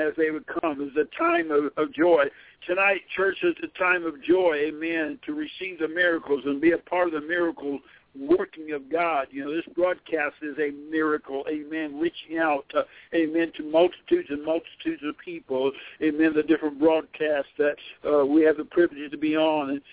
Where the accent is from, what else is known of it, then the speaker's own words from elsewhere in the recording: Thomaston, Georgia, United States; Oh, this is … I'm from Thomaston, Georgia.